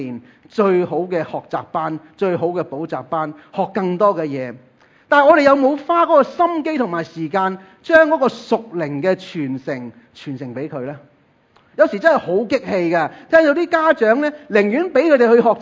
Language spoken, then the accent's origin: Cantonese; China; 我哋中国人呢原本係好避讳死亡啊